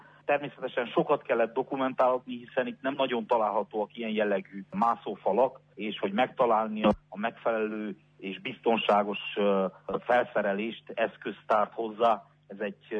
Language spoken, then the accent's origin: Hungarian; Gheorgheni, Harghita, Romania; Én gyergyóiként a megyei önkormányzatban alelnöki tisztséget töltök be